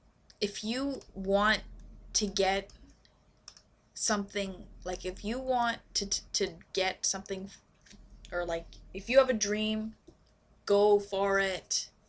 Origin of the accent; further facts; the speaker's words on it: Canada; now in Japan; Mine was, I'm 16, and I love your music, and I'm a Canadian, and I'm an exchange student, and yeah.